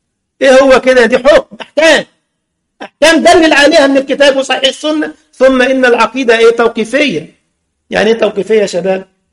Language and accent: Arabic; Egypt; زي أذكر مرة في مسجد المساجد عندنا في مصر، وكان معروف بمسجد البدع